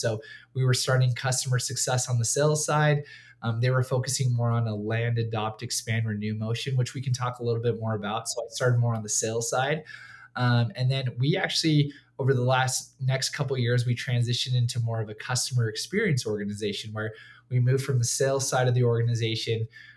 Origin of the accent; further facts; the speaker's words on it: San Jose, California, United States; So I'm actually originally from San Jose, California. I grew up about 2 minutes away from the Cisco campus